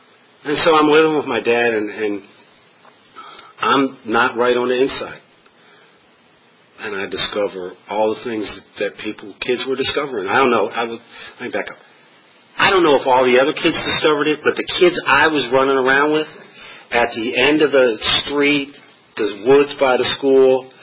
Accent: Bethesda, Maryland, United States; It was that different from what I'd grown up with. I grew up in Bethesda.

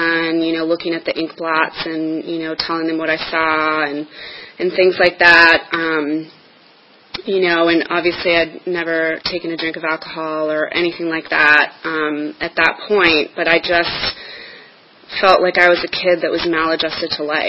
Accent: Washington, District of Columbia, United States; And, you know, I grew up in Washington, D.C. I was adopted at birth into a very loving family.

